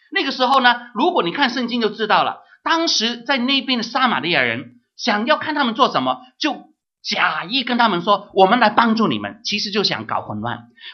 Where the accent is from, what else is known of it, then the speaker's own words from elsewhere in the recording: China; 那我们知道拉丁人比较热情，对吗？啊，他们见面问安的话，我们中国人见面就是点个头啊，比较好的就是握个手